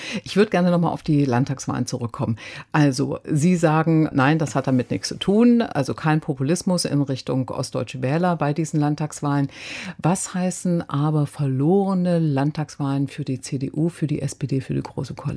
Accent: eastern Germany, Germany; ich komme aus dem Osten, ich habe das also sehr genau in Erinnerung

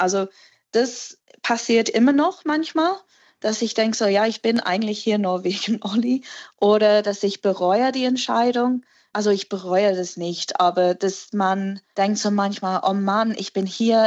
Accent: England, United Kingdom; German is a second language; ich bin Engländer.

